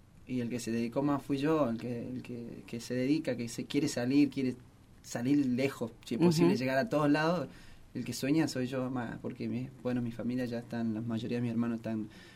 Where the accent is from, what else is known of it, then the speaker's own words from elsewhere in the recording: El Galpón, Salta, Argentina; Sí, soy de Salta. Soy de Salta, de un pueblo llamado El Galpón. Aproximadamente debe tener 17, 18 mil habitantes. Bueno, ahí tengo toda mi familia.